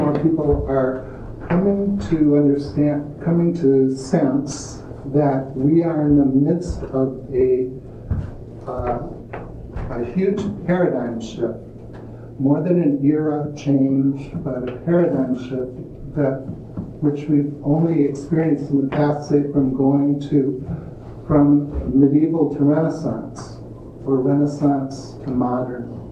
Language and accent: English; Minnesota, United States; So, I grew up in Minnesota in a Lutheran home, came of age during the Vietnam War, was very much active in the anti-war movement in college at St. Olaf College